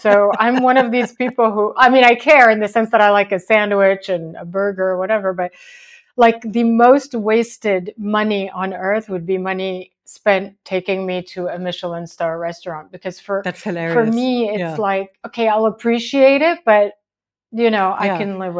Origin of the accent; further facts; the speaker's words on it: Seattle, Washington, United States; born there; also born or lived in St. Louis; I was born in Seattle. My dad worked there as an engineer. He'd moved in the 60s from Syria to the US. My mom joined him there, and I was born there.